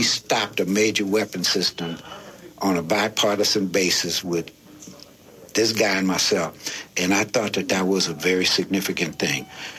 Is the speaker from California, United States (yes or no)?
yes; California, United States; I'm from the Bay Area, right? So dealing with radicals and militants, they said, well, send … to the meeting.